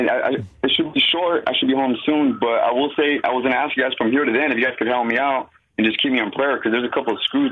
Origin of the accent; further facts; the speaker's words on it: Riverside, California, United States; I'm out here in California, in Central Valley, California, man. Right on, man. I'm originally from Riverside. I grew up in the church.